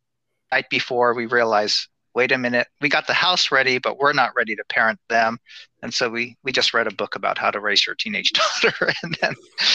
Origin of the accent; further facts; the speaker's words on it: California, United States; Growing up in the Richmond district when I lived there is more white. And then after 1970s, you began to see greater immigration of Chinese and other people.